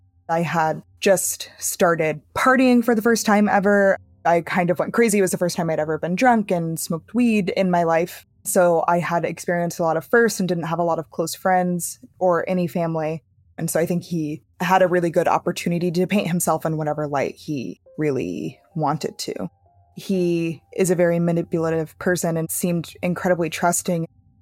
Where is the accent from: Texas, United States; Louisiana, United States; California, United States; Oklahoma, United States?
Oklahoma, United States; now in Brooklyn, United States; I live in Brooklyn, New York. I am originally from Oklahoma.